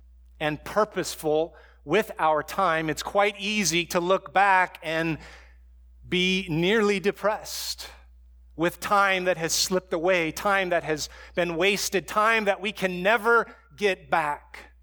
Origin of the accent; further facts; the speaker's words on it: San Diego, California, United States; I never surfed, even though I grew up in San Diego.